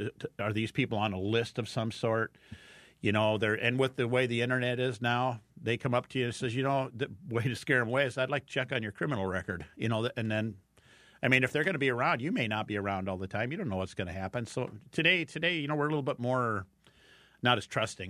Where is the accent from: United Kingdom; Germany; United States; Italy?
United States; Fort Dodge, Iowa; because I'm from Fort Dodge, went through there too